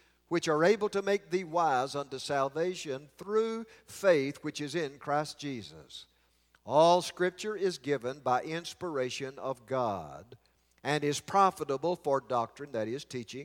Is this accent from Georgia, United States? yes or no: yes; Georgia, United States; I was brought up over in Carroll County, Georgia.